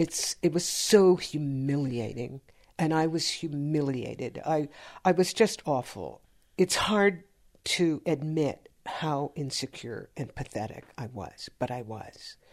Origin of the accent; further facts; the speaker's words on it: Berkeley, California, United States; So I grew up on the Berkeley campus.